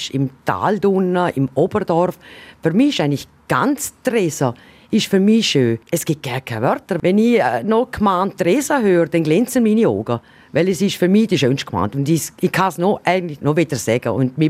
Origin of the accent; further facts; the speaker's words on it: Triesen, Liechtenstein; lebe eigentlich schon 58 Jahre in Tresa. Stolze Tresnerin, besser gesagt eine spanische Tresnerin, das ist mein Daheim und meine Gemeinde